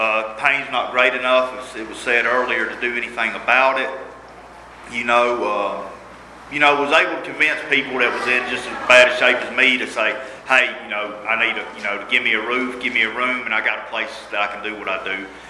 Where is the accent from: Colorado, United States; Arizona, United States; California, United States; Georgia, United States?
Georgia, United States; Athens; I grew up in the country. I didn't know nothing about little city, and I mean, I'm from Athens. It ain't no big city.